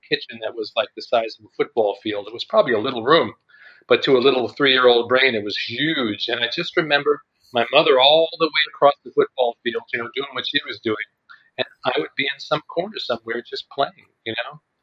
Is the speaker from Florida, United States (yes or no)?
no; Brooklyn, New York, United States; I grew up in Brooklyn, and where we lived till I was 4 was an area called Williamsburg